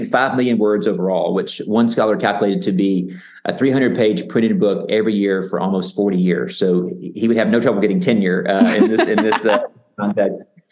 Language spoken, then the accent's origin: English; the South, United States; that really resonate with my own experience of growing up in the South, grappling with big questions.